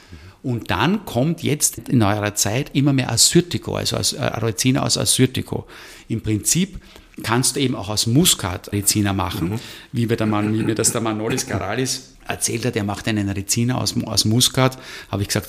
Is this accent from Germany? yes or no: no; Austria